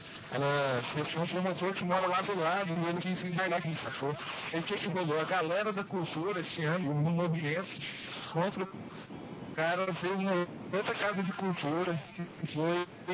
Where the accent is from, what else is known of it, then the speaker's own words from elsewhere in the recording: Goiás, Brazil; graças a Deus sou goiano, da terra do Pequi aqui.